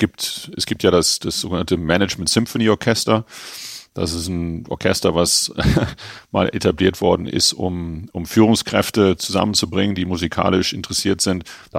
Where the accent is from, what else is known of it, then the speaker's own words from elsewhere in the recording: Germany; now in Herzogenaurach, Germany; Ich bin ja eigentlich in Frankfurt groß geworden oder im Ruhrgebiet groß geworden und Herzogenaurach ist für mich immer so ein bisschen eine Durchgangsstation gewesen.